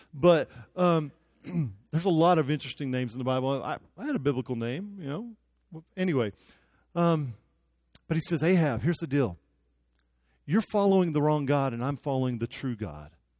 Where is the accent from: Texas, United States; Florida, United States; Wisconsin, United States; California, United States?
Texas, United States; Odessa; it's tough enough growing up in Odessa. You didn't have to put me in Oklahoma.